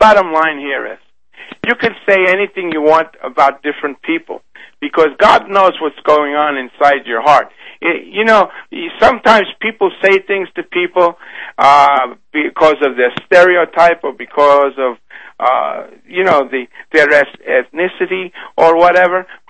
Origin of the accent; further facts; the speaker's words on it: Brooklyn, New York, United States; from Brooklyn.